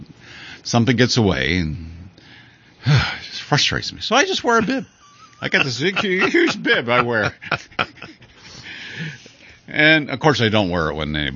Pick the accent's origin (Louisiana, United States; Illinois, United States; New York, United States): New York, United States; Buffalo; I'm from Buffalo area. I was born there.